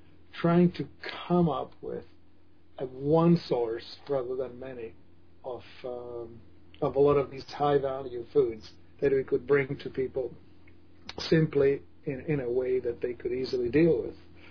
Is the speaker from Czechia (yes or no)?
yes; Czechia; now in Canada; where I grew up in the Czech Republic